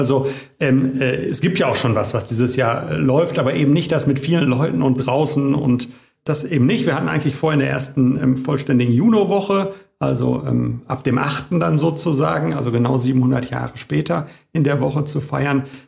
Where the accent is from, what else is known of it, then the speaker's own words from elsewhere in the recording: Bochum, North Rhine-Westphalia, Germany; Deswegen gehört uns ja die ein oder andere Immobilie auf Hattinger Stadtgebiet als Bochumer auch.